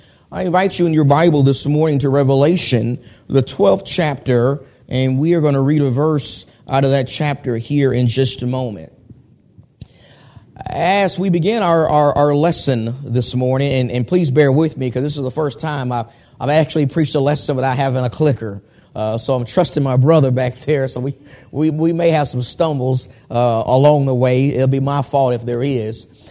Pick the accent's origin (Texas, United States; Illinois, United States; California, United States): Texas, United States; Nacogdoches; also born or lived in Galveston, Texas; I am originally from Texas. I grew up in a town called Nacogdoches, Texas. That's the oldest town in Texas. And I was born actually in Galveston, Texas, but I was raised in Nacogdoches